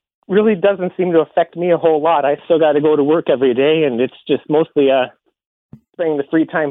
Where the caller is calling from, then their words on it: St. Paul, Minnesota, United States; I'm calling from St. Paul, Minnesota.